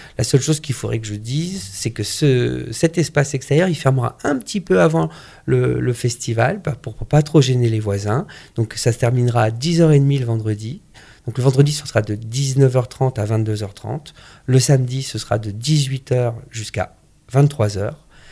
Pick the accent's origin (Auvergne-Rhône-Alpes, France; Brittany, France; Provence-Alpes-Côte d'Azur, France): Auvergne-Rhône-Alpes, France; Saint-Étienne; Parce que souvent, quand on leur dit qu'on est de Saint-Étienne, ils nous disent « Oh, vous n'avez pas de chance, Saint-Étienne. »